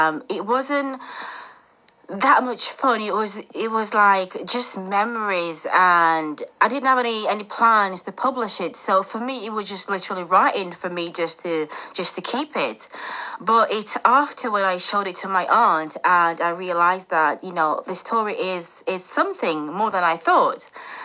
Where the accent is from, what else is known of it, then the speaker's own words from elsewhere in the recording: Jamaica; started thinking about my childhood growing up in Jamaica, and I always wanted a dog and I didn't have a dog.